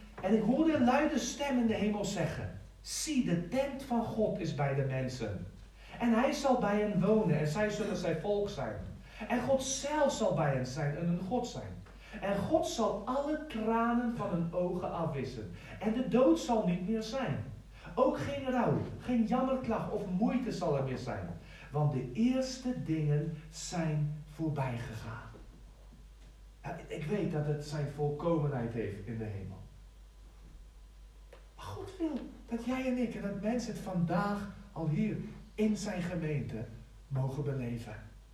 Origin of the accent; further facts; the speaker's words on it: South Africa; Ik heb net verschrikkelijke verhaal gehoord van mijn huis in Zuid-Afrika, of mijn huis, mijn dorp waar ik vandaan kom